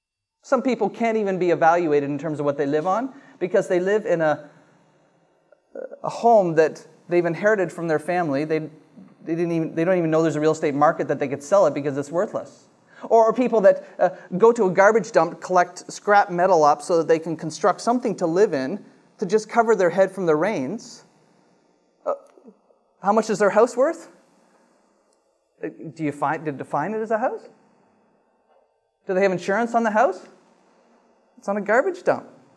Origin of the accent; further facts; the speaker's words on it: Canada; I know I feel pretty good as a Canadian